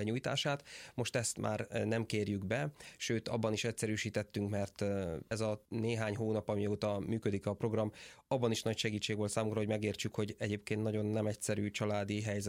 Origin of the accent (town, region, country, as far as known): Kalocsa, Bács-Kiskun, Hungary; born or raised there; moved away as an adult; now in Budapest, Hungary